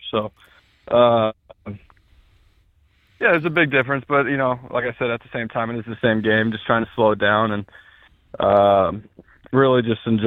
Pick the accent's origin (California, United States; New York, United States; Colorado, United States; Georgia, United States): California, United States; Alpine; born or raised there